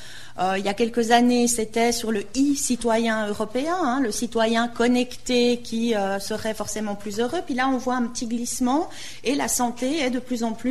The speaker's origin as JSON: {"language": "French", "country": "Switzerland", "said": "alors évidemment, je viens de Suisse"}